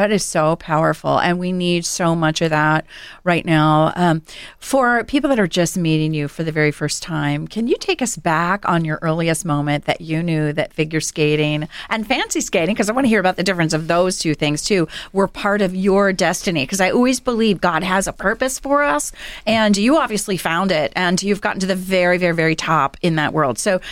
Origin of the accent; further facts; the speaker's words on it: Florida, United States; Growing up in Florida, it wasn't really a possibility for me.